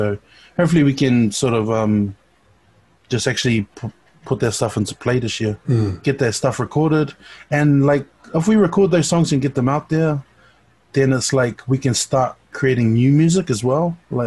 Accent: New Zealand; So growing up in New Zealand

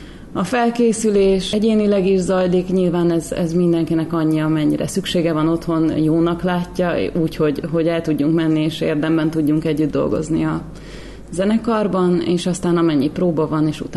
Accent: Szombathely, Vas, Hungary; mert szombathelyi vagyok

